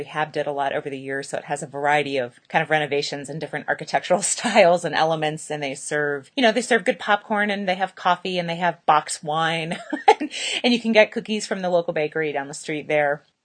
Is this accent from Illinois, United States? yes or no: yes; Illinois, United States; I've actually gone to see films in quite a few different settings just in my home state of Illinois.